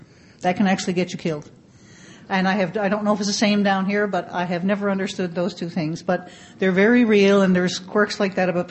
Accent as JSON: {"language": "English", "region": "Newfoundland and Labrador", "country": "Canada", "lives_now": "Nova Scotia, Canada", "said": "And I'm originally from Eastern Canada, and when I retired last year, moved back sort of home. I'm in Nova Scotia now, which is still attached to Canada. I'm from the island of Newfoundland and Labrador."}